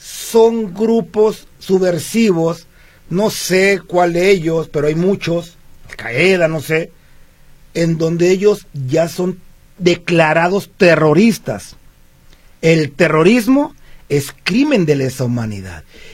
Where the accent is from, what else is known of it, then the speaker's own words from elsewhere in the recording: Mexico; No se puede negar como mexicano que las cosas no andan bien.